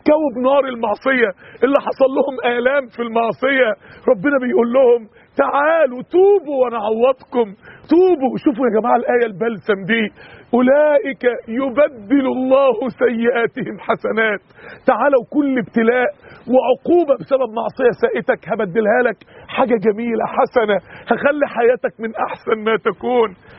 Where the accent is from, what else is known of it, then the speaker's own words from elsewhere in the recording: Mansoura, Dakahlia, Egypt; عندنا في المنصورة واحد كان فتح مقهى كافيه عشان يتجوز